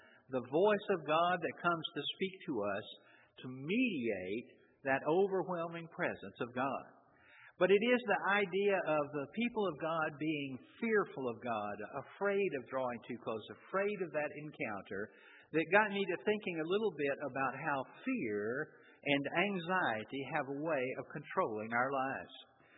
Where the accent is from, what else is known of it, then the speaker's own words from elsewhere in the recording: Georgia, United States; growing up in Georgia, we were taught a healthy regard for snakes